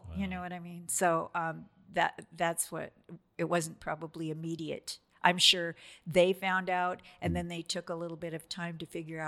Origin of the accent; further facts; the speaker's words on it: Gresham, Oregon, United States; I grew up in Gresham.